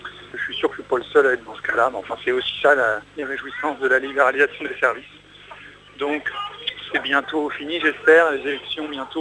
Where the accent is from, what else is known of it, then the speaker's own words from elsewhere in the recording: Paris, Île-de-France, France; Donc je suis parisien